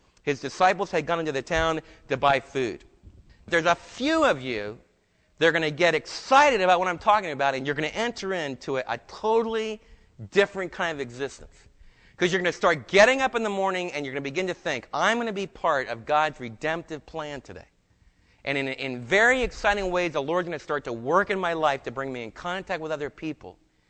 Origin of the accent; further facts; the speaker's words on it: New Jersey, United States; also born or lived in New York; somebody else was from Texas, and I was from New Jersey and New York.